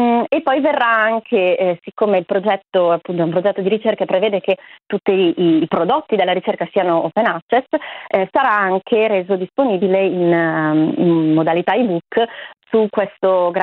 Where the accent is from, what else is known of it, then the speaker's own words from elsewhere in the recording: Bergamo, Lombardy, Italy; Io sono bergamasca